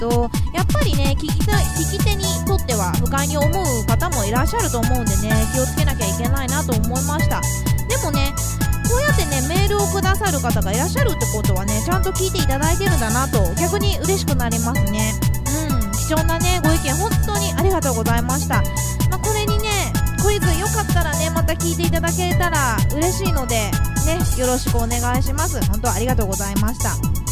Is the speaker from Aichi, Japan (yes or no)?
yes; Nagoya, Aichi, Japan; accent: Nagoya dialect; あのノアポンと喋ってる時は結構名古屋弁が出ちゃったなとは思うんですけど、